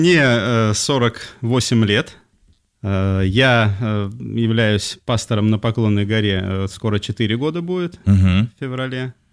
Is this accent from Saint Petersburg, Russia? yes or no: yes; Pushkin, Saint Petersburg, Russia; born there; Я, поскольку родился в Пушкине, здесь, под Санкт-Петербургом